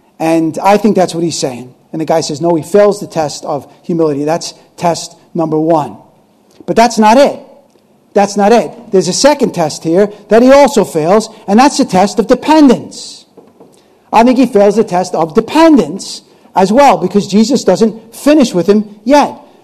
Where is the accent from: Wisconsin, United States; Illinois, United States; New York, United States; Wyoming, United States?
New York, United States; I grew up in New York, Italian Catholic.